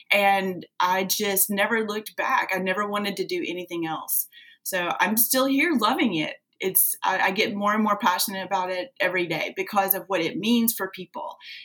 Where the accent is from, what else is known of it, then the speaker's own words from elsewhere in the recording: Hardin, Kentucky, United States; I grew up in Western Kentucky in a little town called Hardin. It was so small, we generally just said we grew up in Marshall County, because the little town, you know, really it's unlikely that people know where that is.